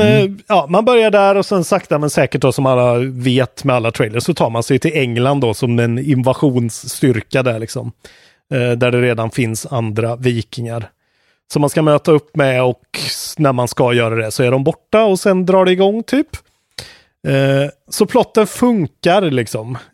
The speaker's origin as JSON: {"language": "Swedish", "country": "Sweden", "said": "vi är svenskar, det här är våran liksom"}